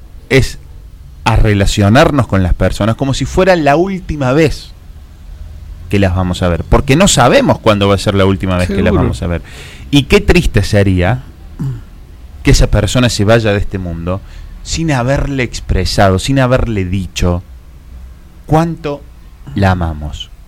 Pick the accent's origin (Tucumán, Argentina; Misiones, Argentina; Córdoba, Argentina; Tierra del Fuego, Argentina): Córdoba, Argentina; Colonia Caroya; Nací, me crié y me eduqué en Colonia Carolla en el año 1989, el 15 de abril. O sea que mañana cumplo años.